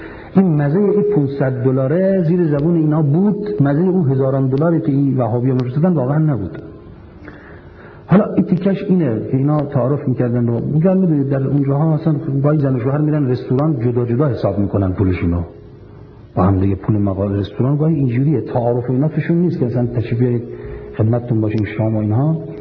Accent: Iran; من از ایران آمدم

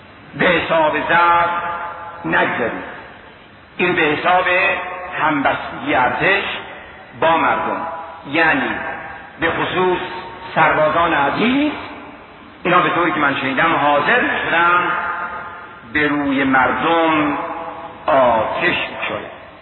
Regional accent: Iran; وقتی می فهمیدند من ایرانی هستم

